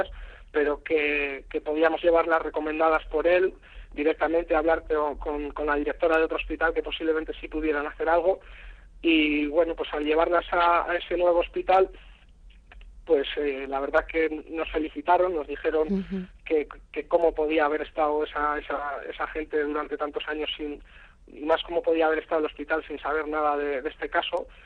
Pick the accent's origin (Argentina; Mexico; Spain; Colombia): Spain; Bilbao, Basque Country; como somos los de Bilbao, que somos cabezones